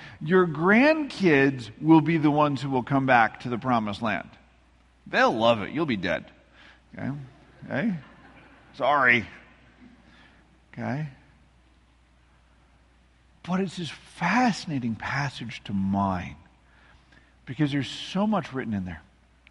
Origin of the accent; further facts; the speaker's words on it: Midwest, United States; Now, we all know I love to joke about being a Midwesterner